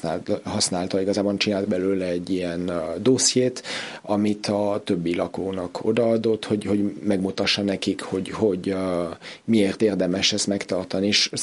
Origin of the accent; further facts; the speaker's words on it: Switzerland; moved away; én a várost, ahonnan származok, Svájcban, újra felfedeztem, amikor elhagytam Svájcot